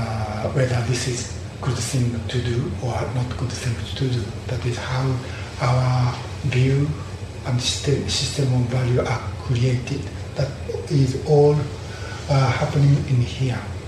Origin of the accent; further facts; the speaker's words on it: Japan; first language Japanese; English is a second language; Because I'm from Japan, you know, my view is basically Japanese, and I use a Japanese language.